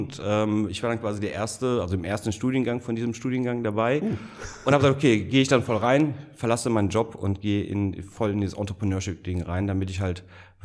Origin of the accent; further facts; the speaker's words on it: Stolberg, North Rhine-Westphalia, Germany; born there; bin gebürtiger Stolberger aus der Aachener Region also.